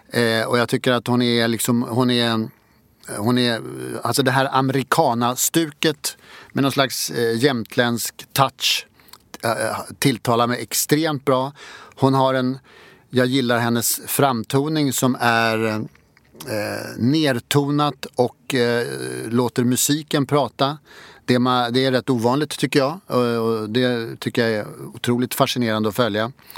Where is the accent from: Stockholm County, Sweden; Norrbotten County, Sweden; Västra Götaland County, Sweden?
Stockholm County, Sweden; Älvsjö; Vi ska gå till en restaurang i Älvsjö, där jag kommer ifrån.